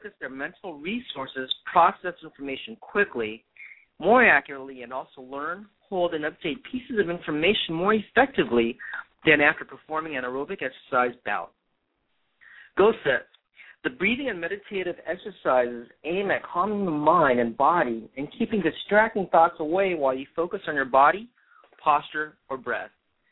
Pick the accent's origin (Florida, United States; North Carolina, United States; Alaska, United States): Alaska, United States; Anchorage; I am from Anchorage, Alaska, and it is such a mellow town. It is not New York.